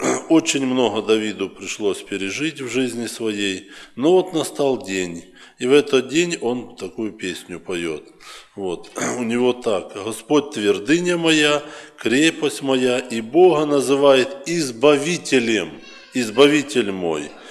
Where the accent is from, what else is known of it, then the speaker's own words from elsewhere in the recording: Odesa Oblast, Ukraine; я с Украины, Одесская область.